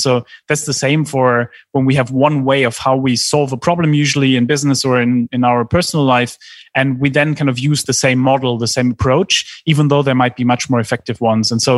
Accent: Germany; I grew up in Germany.

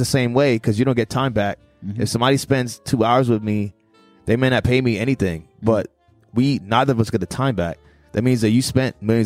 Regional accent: Jamaica; I'm also Jamaican and we wear all white a lot.

